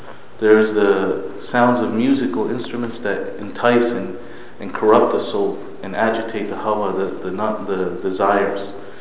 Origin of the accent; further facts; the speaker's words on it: New York, United States; also born or lived in Australia; I grew up here in the United States, in New York. and I was born in Australia, and I studied here with some imams in New York State